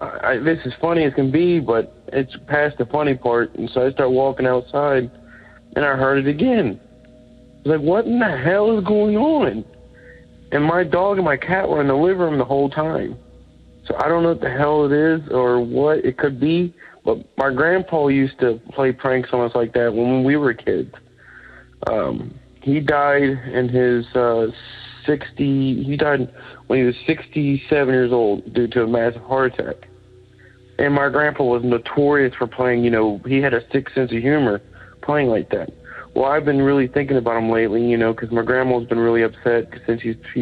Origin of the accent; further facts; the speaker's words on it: Florence, Kentucky, United States; I'm from Florence, Kentucky.